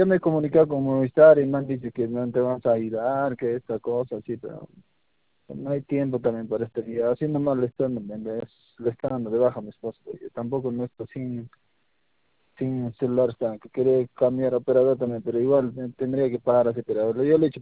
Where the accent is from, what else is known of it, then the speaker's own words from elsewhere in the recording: Yunguyo, Puno, Peru; yo soy de Puno, en el distrito de Cepita, lo que es Yunguyo.